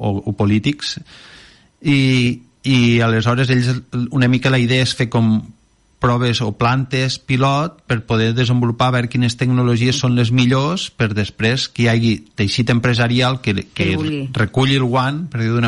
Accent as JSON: {"language": "Catalan", "region": "Catalonia", "country": "Spain", "said": "una iniciativa superinteressant i propera almenys a nosaltres, que som de Ponent, no?"}